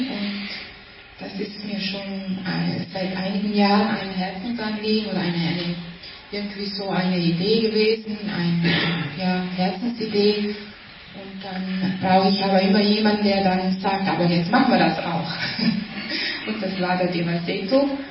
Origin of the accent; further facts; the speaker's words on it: Trentino-Alto Adige, Italy; Herzlich grüß Gott, sagt man bei uns in Südtirol, zu den Non-Dualitäts-Austauschfahren.